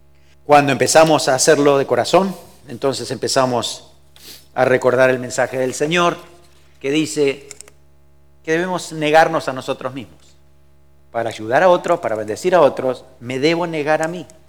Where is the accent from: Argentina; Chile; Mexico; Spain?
Argentina; Y era cultural que los amigos se daban un beso en la mejilla. En mi país eso es normal. Aquí, alguna vez lo intenté y casi recibí algo. Digo, no, ok, es para Argentina nomás.